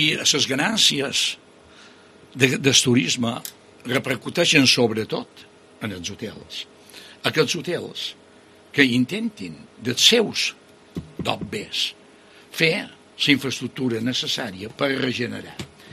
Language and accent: Catalan; Balearic Islands, Spain; orgullo ser balear